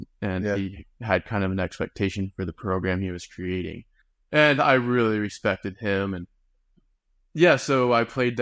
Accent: Greenbank, Washington, United States; also born or lived in Anacortes; So I was Green Bank? I grew up in Green Bank on Whidbey Island.

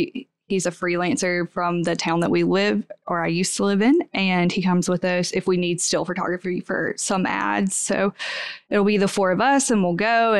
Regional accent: Cleveland, Ohio, United States; also born or lived in Oxford, Mississippi; I grew up here in Cleveland, but I really wanted to go to Ole Miss in Oxford, Mississippi. So my parents went to Ole Miss. I lived in Oxford till I was like 10 or 11.

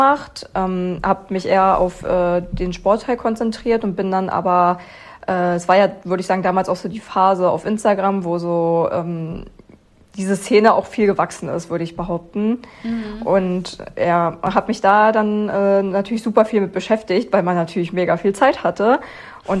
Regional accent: Berlin, Germany; ich bin 23 Jahre alt. Ich komme aus Berlin

